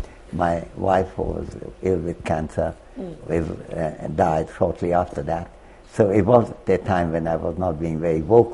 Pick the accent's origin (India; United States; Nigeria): India; Well, I'm certainly not above it as an Indian citizen and as an Indian voter. I stand in long queues to keep that, to keep my voting rights. Overseas citizenship would not do it. I do it because I want to participate in my country's future.